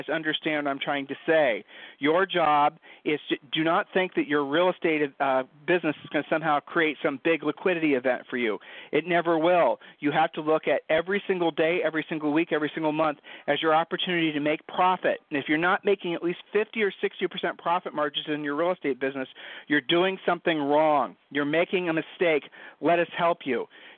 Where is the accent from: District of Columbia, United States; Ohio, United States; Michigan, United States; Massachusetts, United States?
Ohio, United States; We're from Ohio, so I shared the saying with you.